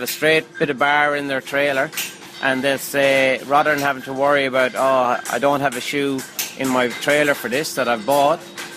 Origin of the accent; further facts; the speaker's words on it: Ireland; I'm from Ireland